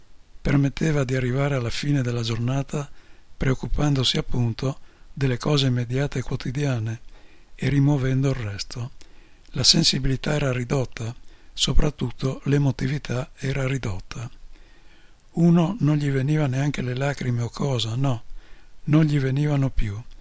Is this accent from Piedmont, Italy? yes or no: yes; Piedmont, Italy; Noi siamo piemontesi e abbiamo un piemontese tutti i giorni da portare.